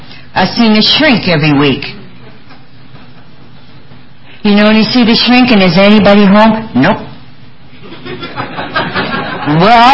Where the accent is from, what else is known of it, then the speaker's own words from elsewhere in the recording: Los Gatos, California, United States; I grew up in Los Gatos in Santa Clara, and at age 3, I ran away from home for the first time